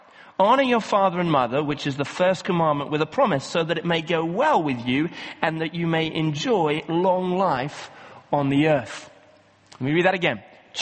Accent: Kenya; As I was growing up in Kenya, in Africa, which again, the way they do family there is very different.

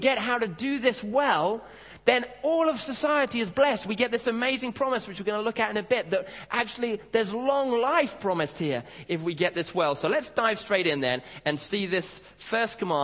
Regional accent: Kenya; when I was growing up, I grew up in Africa, in Kenya.

